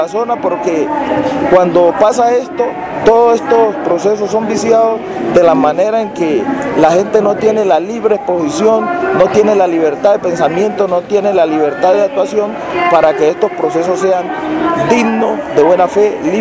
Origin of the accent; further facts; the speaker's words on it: Suárez, Cauca, Colombia; vengo del departamento del Cauca, del municipio de Suárez, de un corregimiento llamado La Toma.